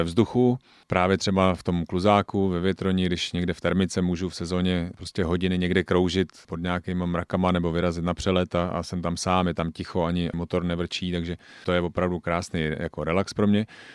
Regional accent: Sezimovo Ústí, South Bohemian Region, Czechia; Já jsem vyrůstal v Sezimově Ústí, teďka byl jen v Táboře, takže jakoby tady to okolí Sezimově Ústí, Tábor, tak to je prostě opravdu moje srdcovka

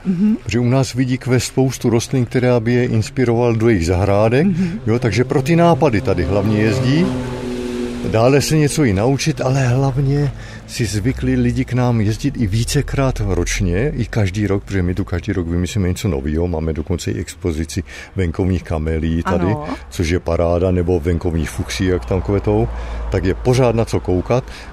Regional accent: Karviná, Moravian-Silesian Region, Czechia; protože pocházím z Karviné

